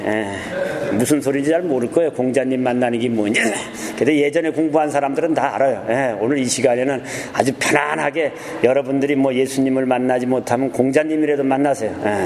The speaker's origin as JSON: {"language": "Korean", "country": "South Korea", "said": "난 한국 사람이라 한국말밖에 모르니까 한국말을 계속 하겠습니다."}